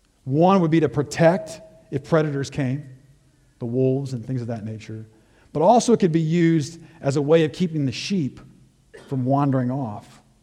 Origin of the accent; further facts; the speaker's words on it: Detroit, Michigan, United States; Now, I grew up just outside Detroit. There are not many shepherds up there.